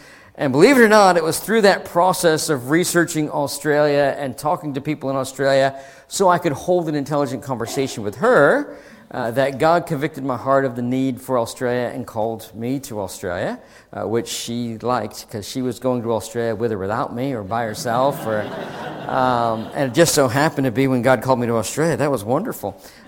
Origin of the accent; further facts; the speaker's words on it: Massachusetts, United States; Growing up in Massachusetts, just outside of Boston, I always thought that I'd get to go home and start a church somewhere in the Boston area.